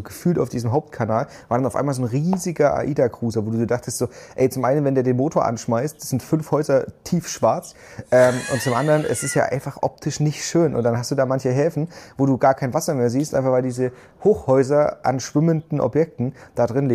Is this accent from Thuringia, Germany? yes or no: yes; Thuringia, Germany; also born or lived in Ingolstadt, Germany; ich habe ja auch lange Zeit, oder in meiner Kindheit in Thüringen, wo wir so viele Wälder einfach haben, gewohnt, und dann bin ich in Ingolstadt gezogen